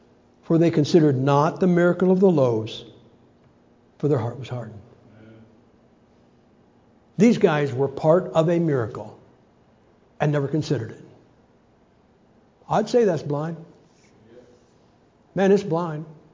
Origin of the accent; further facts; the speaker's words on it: Ohio, United States; I'm from Ohio, we're the Buckeyes, and our rivalry is Michigan.